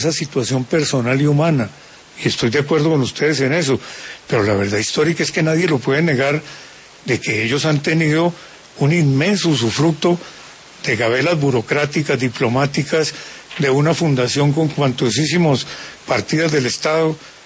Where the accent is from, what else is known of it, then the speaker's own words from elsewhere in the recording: Colombia; me indigna como colombiano